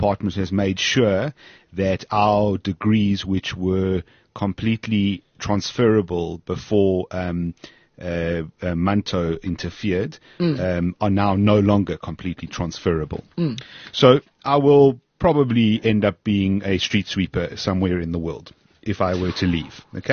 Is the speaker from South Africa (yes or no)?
yes; South Africa; I have everything that I do own is in South Africa. I am completely South African. I have no other passports or access to any other countries.